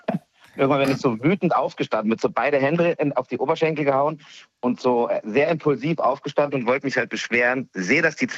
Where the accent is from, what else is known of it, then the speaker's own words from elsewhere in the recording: Puchheim, Bavaria, Germany; so provinziell ist es ja auch nicht, wo ich aufgewachsen bin. Das ist Puchheim, das ist so eine Satellitengemeinde vor München. Also wir hatten schon Ampeln und Fernverkehr und mehr Autos als Kühe.